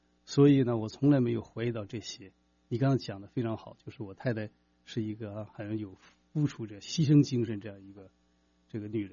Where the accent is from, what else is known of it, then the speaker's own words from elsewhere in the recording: China; moved away as an adult; now in Canada; 我从2009年呢2月份的时候啊，我从中国来到了加拿大，来到一个自由的环境当中之后呢